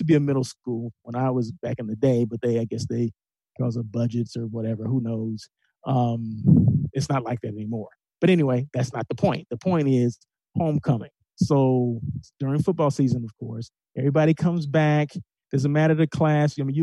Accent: Blythe, California, United States; also born or lived in Los Angeles; No, I'm not from L.A. I lived in L.A. many years. But I was born and raised in Blythe, California, okay? 18 years, B-Town, baby, okay?

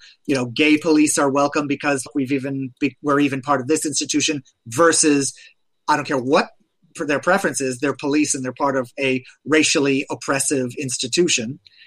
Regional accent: Portland, Maine, United States; I was Portland, Maine. I grew up in Maine. In Portland, Maine, when I grew up, was the land that time forgot.

